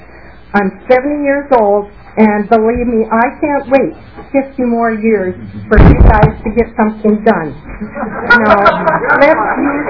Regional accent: Canada; moved away as an adult; now in Fertile, United States; Having been born and raised in Canada, married to an American, and living down here for the past 47 years

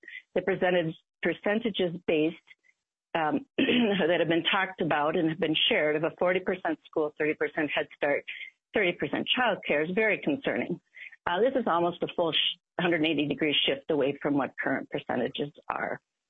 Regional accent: Iowa, United States; I grew up in Iowa. No one hold it against me.

